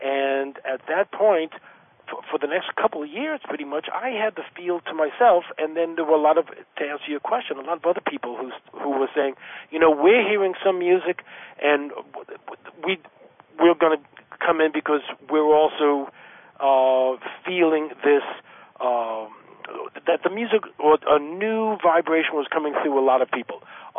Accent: New York, United States; I'm an Aries. I'm from New York

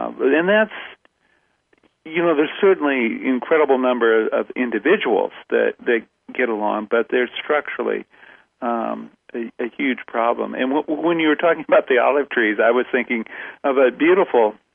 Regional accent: Iowa, United States; we're originally from Iowa, the Midwest.

